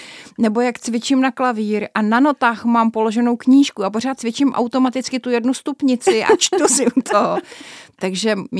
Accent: Znojmo, South Moravian Region, Czechia; pocházím ze Znojma, to je docela malé město a je tam krásná knihovna

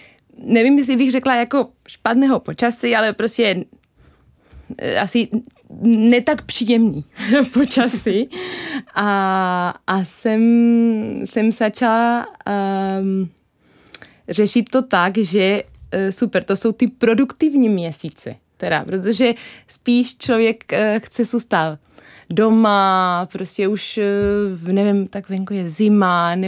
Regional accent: Buenos Aires, Argentina; Czech is a second language; now in Czech Republic; já pocházím z Buenos Aires, což je obrovské město. My máme oficiálně tam 3,5 milionu, ale pokud počítáme taky ty předměstí, takže je to 12 milionů.

